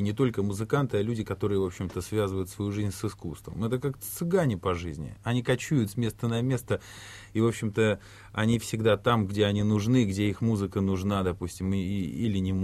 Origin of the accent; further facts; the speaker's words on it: Saint Petersburg, Russia; moved away as an adult; now in Frankfurt am Main, Germany; Но вообще-то мы из России, из города Санкт-Петербурга. А в Германии мы находимся уже 3 года